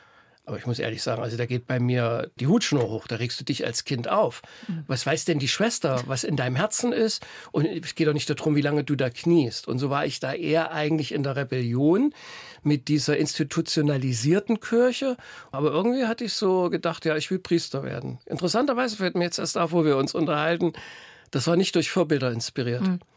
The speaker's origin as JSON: {"language": "German", "country": "Germany", "tie": "born or raised there", "said": "ich bin groß geworden in der DDR in einem katholischen Kinderheim. Da war ich 12 Jahre mit meinen Brüdern."}